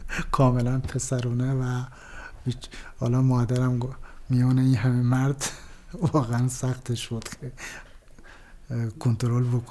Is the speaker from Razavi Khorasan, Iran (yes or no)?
no; Abadan, Khuzestan, Iran; born there; متولد آبادان هستم، یعنی پدرم اون موقع جز مهاجرین به آبادان بود.